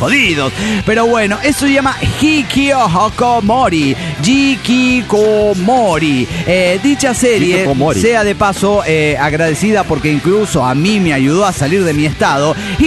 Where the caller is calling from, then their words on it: Argentina; de Argentina.